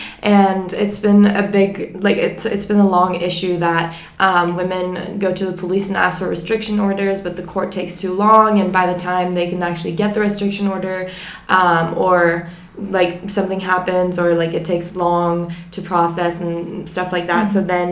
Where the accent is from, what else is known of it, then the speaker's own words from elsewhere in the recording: Turkey; I'm 19, and I'm from Turkey.